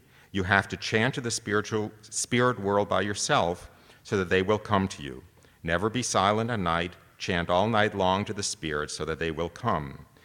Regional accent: United States; And I know I'm an American

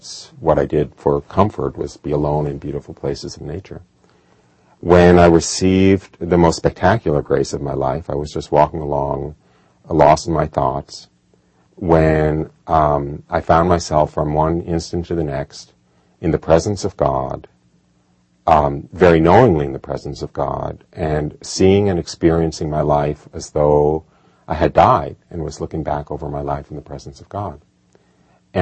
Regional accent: New York, United States; I grew up outside of New York City.

